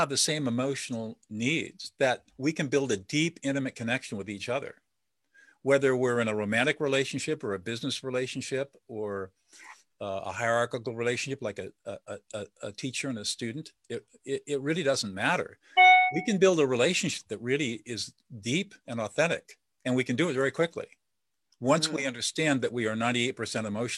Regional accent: San Marino, California, United States; I grew up in affluence. I mean, I grew up in San Marino. You guys know where that is.

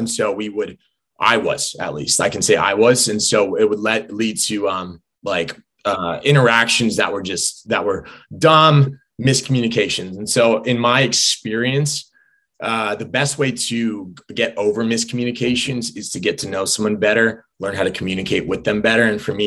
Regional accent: California, United States; But I grew up in Southern California. There's not a lot of bugs.

